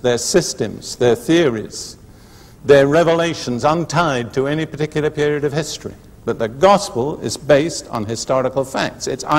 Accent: United Kingdom; You see, I grew up in the Anglican Church in Britain, and I thank God for much that's good in the Anglican Church

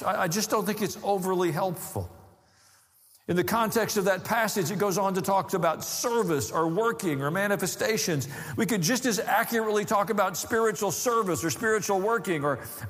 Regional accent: the South, United States; Now, I grew up in the South.

